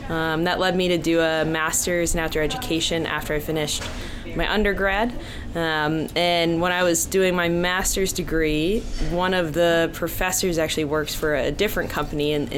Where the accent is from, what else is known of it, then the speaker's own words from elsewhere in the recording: Long Island, New York, United States; I grew up actually on Long Island, just to the east of New York City